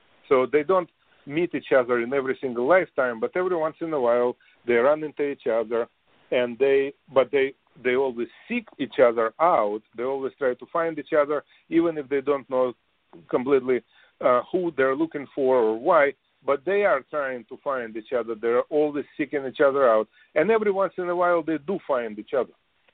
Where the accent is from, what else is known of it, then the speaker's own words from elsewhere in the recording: Russia; English is a second language; moved away; I came from Russia originally.